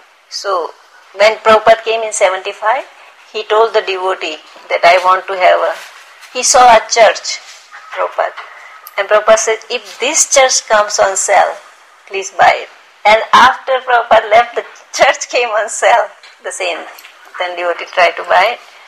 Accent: India; You should not, because I was from India, so I didn't know.

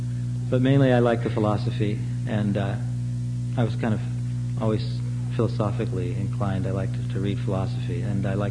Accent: Portland, Oregon, United States; I'm from Portland, Oregon. My parents were Jewish. I lived in a Catholic neighborhood, and all my friends were Catholic.

